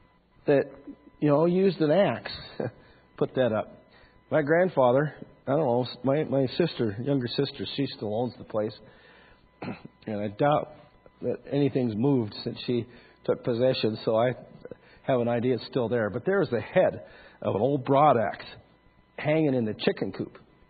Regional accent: Montana, United States; Growing up near McAlester, Montana, and herding cattle and cutting firewood into tobacco roots, you had all kinds of these miner shacks everywhere.

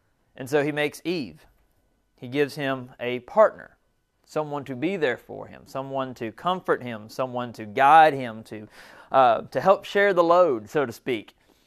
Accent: the South, United States; growing up in the South, look out there in the pastures and stuff

